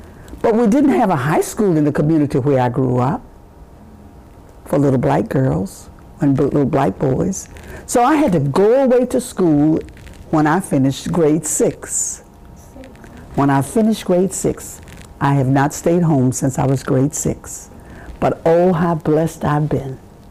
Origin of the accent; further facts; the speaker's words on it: Dublin, Georgia, United States; born there; I was born in Dublin, Georgia, the youngest of 10 children.